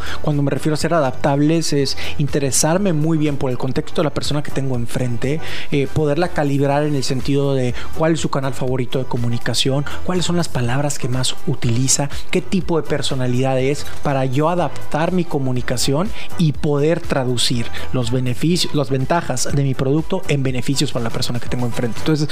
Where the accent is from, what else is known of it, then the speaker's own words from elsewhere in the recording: Tijuana, Baja California, Mexico; born there; Soy tijuanense de nacimiento.